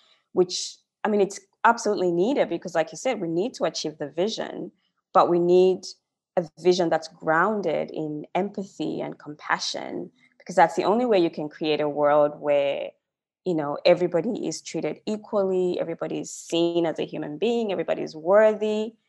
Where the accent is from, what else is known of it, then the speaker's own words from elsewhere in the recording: Zambia; I'm from Zambia, which is like a small country in Africa. You know, I've lived in different countries.